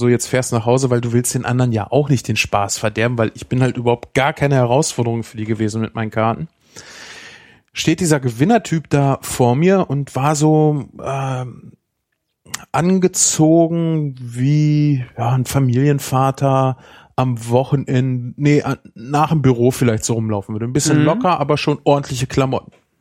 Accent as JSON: {"language": "German", "country": "Germany", "said": "Ja, bei uns. Wir sind Deutsche. Uns kannst du jeden Scheiß verkaufen."}